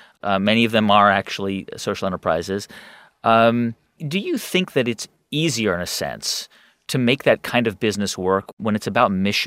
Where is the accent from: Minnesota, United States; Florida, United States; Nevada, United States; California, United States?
California, United States; Los Angeles; And I grew up in Los Angeles.